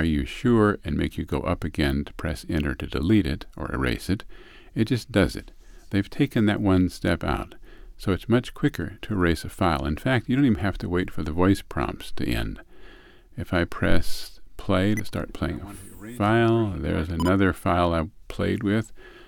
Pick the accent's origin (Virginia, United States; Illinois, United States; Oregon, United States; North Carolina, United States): Virginia, United States; Possum Hollow; born there; I was born in Possum Hollow, Virginia.